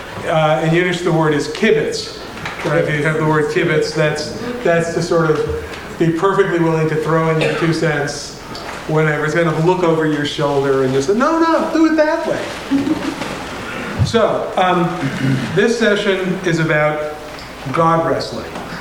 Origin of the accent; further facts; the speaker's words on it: East Lansing, Michigan, United States; For those of you who haven't been with us before … from East Lansing, Michigan.